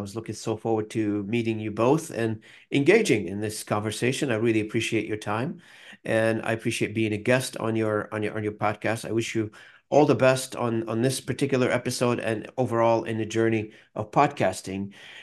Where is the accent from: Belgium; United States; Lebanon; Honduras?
Lebanon; South Lebanon; moved away as an adult; So I grew up in a small town in the south part of the country. I was born in Beirut, but my parents moved around in the country.